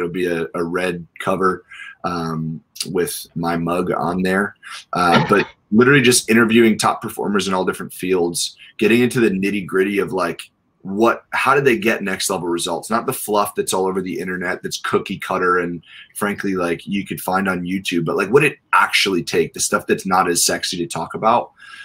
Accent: New York, United States; Especially if I'm from New York, you know.

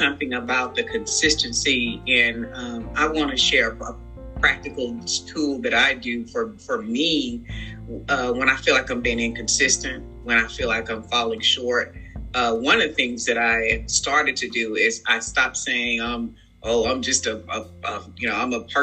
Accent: Marietta, Arkansas, United States; I call that other person inside of me … because that's who I grew up in Marietta, Arkansas.

